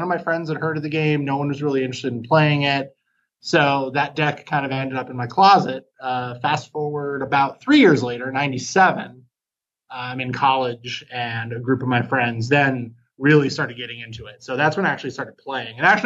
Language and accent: English; Milwaukee, Wisconsin, United States; born there; No, I was born in Milwaukee, Wisconsin, back in 1822. My family lived there for a couple of years.